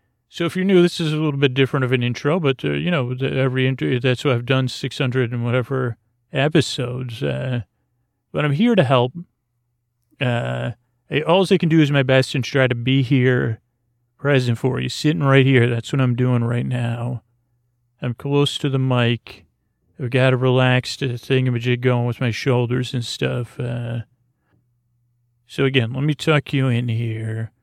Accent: Syracuse, New York, United States; I grew up in Syracuse, New York, home of the Great New York State Fair, which I guess is the official title.

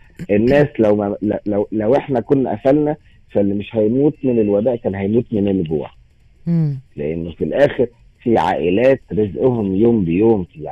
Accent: Cairo, Cairo Governorate, Egypt; احنا عندنا في القاهرة لوحدها فوق 200 موقع ثقافي

